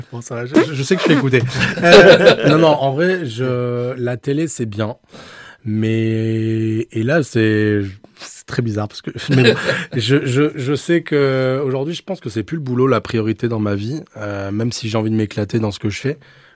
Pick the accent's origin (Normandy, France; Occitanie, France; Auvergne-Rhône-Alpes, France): Occitanie, France; je viens du Gers